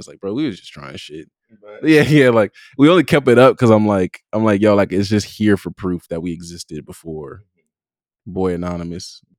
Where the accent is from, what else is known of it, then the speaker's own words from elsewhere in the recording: Compton, California, United States; Yeah, it's like, it's just like, okay, like I'm from Compton. No one around me is listening to this music. No one around me is even in a band.